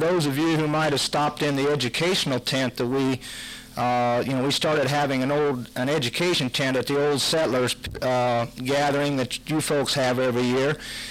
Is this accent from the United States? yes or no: yes; Yates City, Illinois, United States; I was born and raised in Yates City, Illinois, so it's not that far away